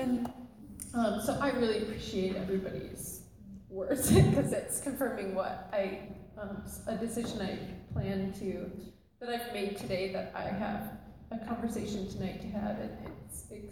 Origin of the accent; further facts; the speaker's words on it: Michigan, United States; I grew up in Michigan, sand dunes and docks and lakes.